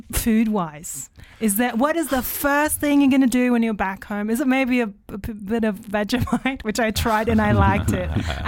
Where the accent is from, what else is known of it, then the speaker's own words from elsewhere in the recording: Berlin, Germany; I'm from Berlin and I thought like that's near the water.